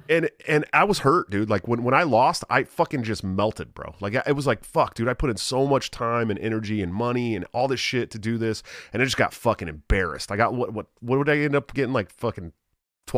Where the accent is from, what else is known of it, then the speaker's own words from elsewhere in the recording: Oakland, California, United States; Clint's from like, you know, like the really rich part of San Diego or Southern California, and I'm from Oakland.